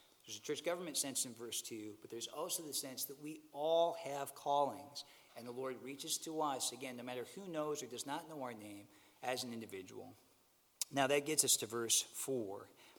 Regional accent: Michigan, United States; Now, my wife and I, we grew up in Michigan.

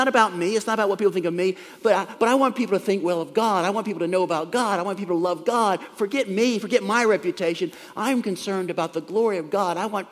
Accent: the South, United States; I grew up in the South, I ate a lot of grits.

